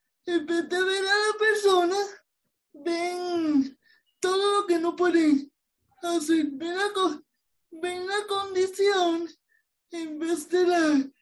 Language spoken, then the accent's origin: Spanish; Caguas, Puerto Rico; born there; Pues yo soy escritora, soy natural de Caguas, pero me crié en Calle.